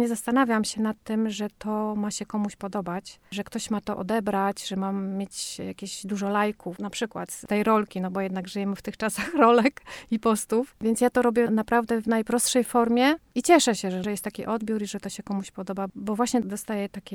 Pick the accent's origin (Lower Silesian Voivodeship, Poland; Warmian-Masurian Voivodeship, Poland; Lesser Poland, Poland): Warmian-Masurian Voivodeship, Poland; Rągowo; Moje życie do podstawówki toczyło się właśnie na łonie pól. Mieszkałam na Mazurach, urodziłam się w Rągowie